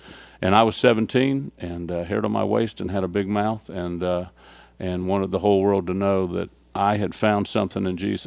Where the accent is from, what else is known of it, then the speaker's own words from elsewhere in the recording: Florida, United States; And I grew up in Florida on the beach, so, you know, you live to surf, you live to, for the concert, you live for the weekend.